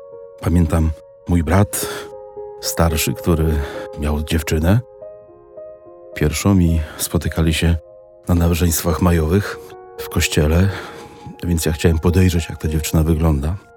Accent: Cegłów, Masovian Voivodeship, Poland; To był taki pierwszy zakład w moich stronach w Cegłowie, Zamińskim Mazowieckim.

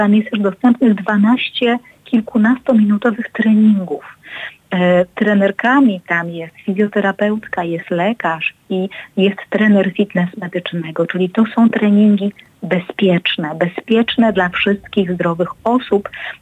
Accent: Prudnik, Opole Voivodeship, Poland; Ja pochodzę z Prudnika

